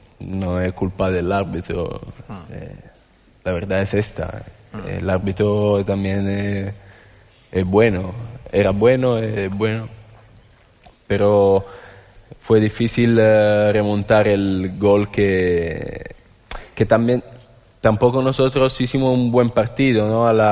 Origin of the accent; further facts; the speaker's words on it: Italy; Spanish is a second language; porque yo soy italiano